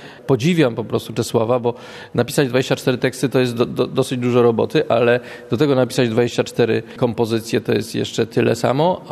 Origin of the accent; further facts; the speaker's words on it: Kraków, Lesser Poland, Poland; now in Szczecin, Poland; Ale oni do Szczecina przyjechali z Kielc, a ja z Krakowa.